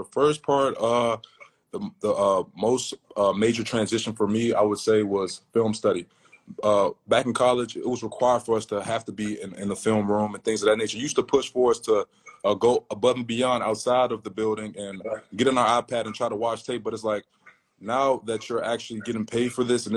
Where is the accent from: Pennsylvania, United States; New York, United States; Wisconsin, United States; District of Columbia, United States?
District of Columbia, United States; Washington; growing up in Southwest Washington, D.C., me, Maryland, you know, football is all we know.